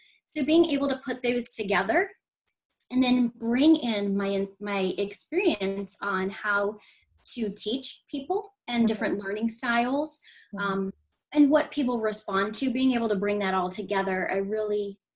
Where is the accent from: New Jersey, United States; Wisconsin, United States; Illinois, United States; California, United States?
New Jersey, United States; So I'm originally from Jersey, but I now live in Central Florida.